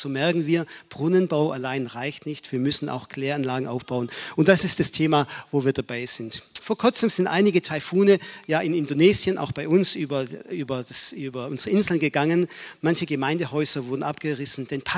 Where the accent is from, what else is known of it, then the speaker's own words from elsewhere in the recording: Aidlingen, Baden-Württemberg, Germany; Ich selber bin groß geworden hier im Stuttgarter Raum Eidlingen, Pietismus.